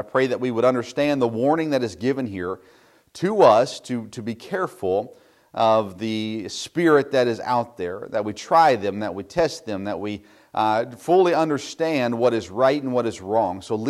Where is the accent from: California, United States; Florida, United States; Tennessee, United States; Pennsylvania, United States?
Tennessee, United States; I grew up in the South, of course, in Tennessee, and there's a lot of over-emotional churchgoers.